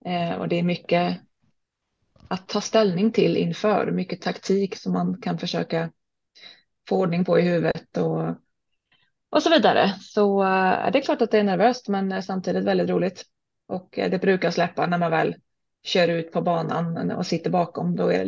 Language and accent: Swedish; Stockholm, Stockholm County, Sweden; also born or lived in Gothenburg / Thailand; now in Linköping, Sweden; Men jag är ursprungligen från Stockholm. Har flyttat runt en hel del, så jag har bott